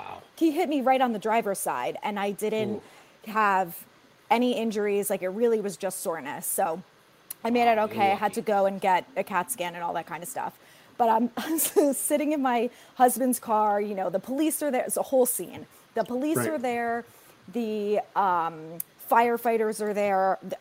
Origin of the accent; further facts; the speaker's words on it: Ramsey, New Jersey, United States; now in Connecticut, United States; Up in Bergen. Yeah.